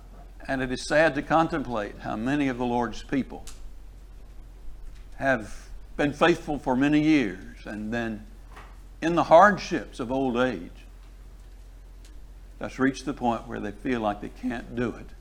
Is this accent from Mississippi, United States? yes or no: yes; Meridian, Mississippi, United States; But I grew up in Meridian, Mississippi, and the little congregation of people in that town, they still meet in the same building they met in when I was a child